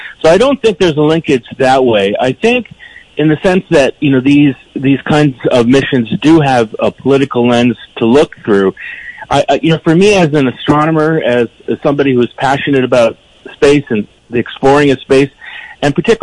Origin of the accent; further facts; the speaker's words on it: Toronto, Ontario, Canada; when I was a child growing up in Toronto